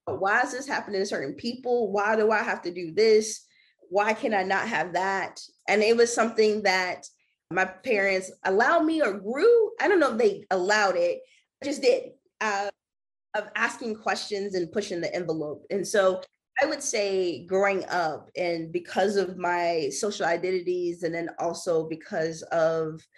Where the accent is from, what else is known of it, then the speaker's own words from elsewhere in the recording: Florida, United States; So I grew up in South Florida, which I always say I didn't, we have everything, every person, right?